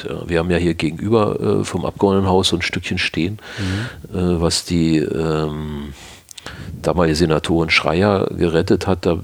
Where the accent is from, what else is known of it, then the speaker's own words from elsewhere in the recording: Berlin, Germany; Wir kommen ja nur alle aus dem Bezirk Pankow, wo Weißen See dazugehört.